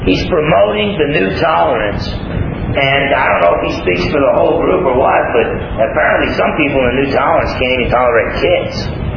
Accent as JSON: {"language": "English", "region": "New Jersey", "country": "United States", "tie": "born or raised there", "said": "when I was growing up in New Jersey and I thought I was a tough guy and all"}